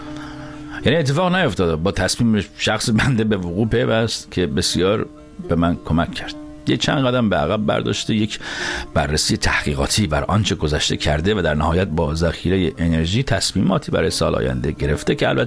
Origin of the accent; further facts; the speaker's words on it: Iran; moved away; من از ایران مهاجرت کردم